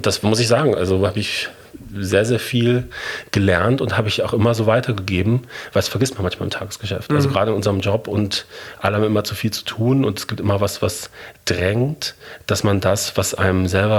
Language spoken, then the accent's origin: German; North Rhine-Westphalia, Germany; ich komme aus dem Ruhrgebiet und ich kann mit Fußball nichts anfangen, was, wenn man im Ruhrgebiet wohnt, sehr selten ist.